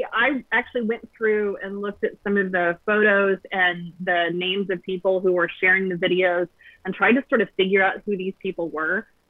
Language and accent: English; United States; I'm an American.